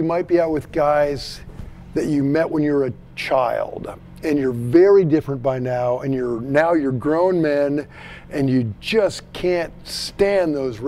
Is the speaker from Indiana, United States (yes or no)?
no; Montana, United States; In my hometown, your band went to the local music store, like Music Villa in Bozeman or Hanson's in Billings